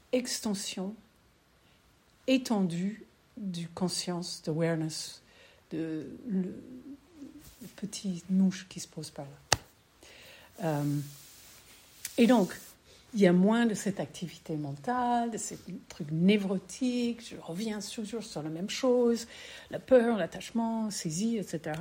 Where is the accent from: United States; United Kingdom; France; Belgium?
United States; Minneapolis, Minnesota; Je viens du pays de Minneapolis, justement, pour ceux qui sont au courant de ICE et tout ça. C'est ma ville natale.